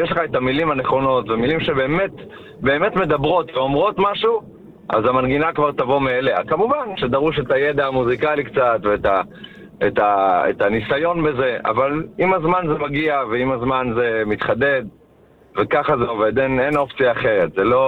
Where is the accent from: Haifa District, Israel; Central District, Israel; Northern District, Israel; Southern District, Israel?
Southern District, Israel; Tifrah; אני גדלתי בתפרח, כן?